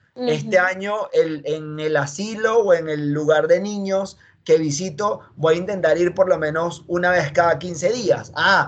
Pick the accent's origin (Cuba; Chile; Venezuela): Venezuela; bueno, yo soy de Venezuela y en Venezuela estuve en tres cursos distintos de inglés.